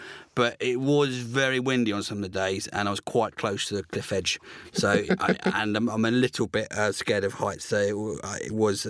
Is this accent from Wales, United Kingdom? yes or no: no; East of England, United Kingdom; because I'm originally from Norfolk. I was born in Norfolk.